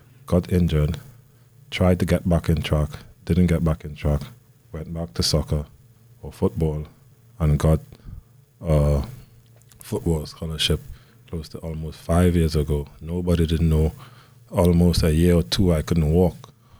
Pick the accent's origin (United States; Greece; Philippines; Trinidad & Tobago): Trinidad & Tobago; Tobago; Yeah, I'm from Tobago, Trinidad and Tobago.